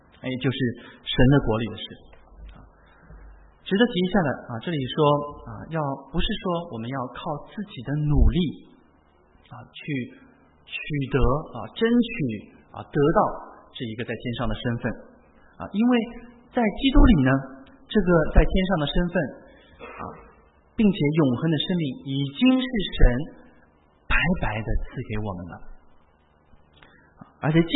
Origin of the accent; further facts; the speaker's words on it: China; 我是来自中国大陆，我是中国人，或者我有一个Australian citizenship